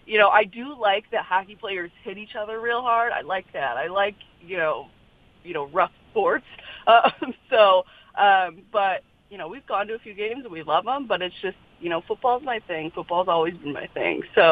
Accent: Detroit, Michigan, United States; You know, I'm from Detroit and he was with the Lions, and we've wanted to create it since then.

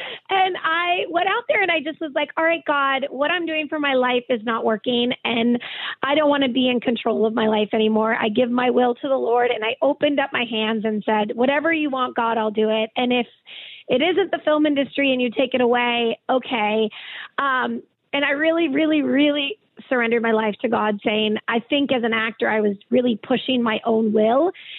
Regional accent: Massachusetts, United States; moved away as an adult; now in Los Angeles, United States; So I grew up in Massachusetts. My father was the pastor of the Byfield Parish Church.

